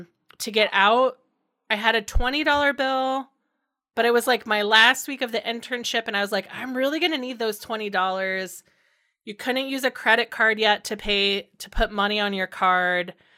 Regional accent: Indiana, United States; I grew up in Indiana, and so that summer in San Francisco was my first time like living in a big city

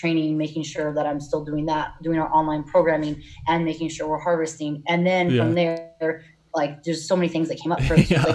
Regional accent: La Jolla, California, United States; born there; also born or lived in Seattle, United States; So I was born in Southern California, La Jolla. My sisters and I were all born there.

